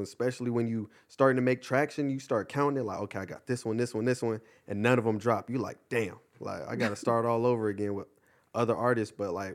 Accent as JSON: {"language": "English", "town": "Ontario", "region": "California", "country": "United States", "said": "I went to high school in Upland, but I'm originally from Ontario, but I went to Upland for football."}